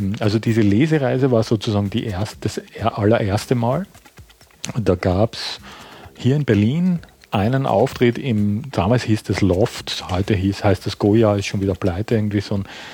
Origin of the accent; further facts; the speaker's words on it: Graz, Styria, Austria; Jetzt muss man noch dazu wissen, dass Graz, wo ich herkomme, so was wie das Adlerhorst der deutschsprachigen Gegenwartsliteratur so in den 60er, 70er Jahren war.